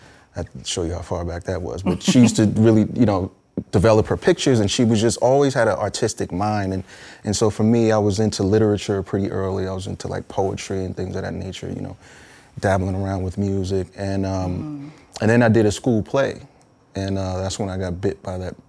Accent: New York, United States; all of that stuff, I think, poured into me, you know, as a kid growing up in New York.

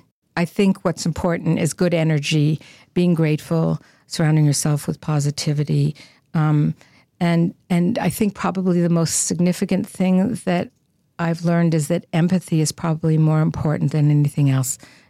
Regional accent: New York, United States; I was born in New York City and raised the first 17 years of my life in the surroundings. So most of my family and everybody lived in the city, and I lived just outside and went to school there.

